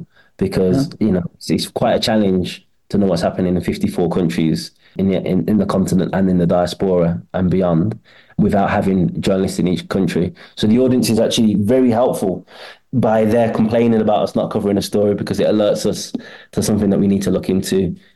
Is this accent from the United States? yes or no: no; Sudan; No, I'm from Sudan.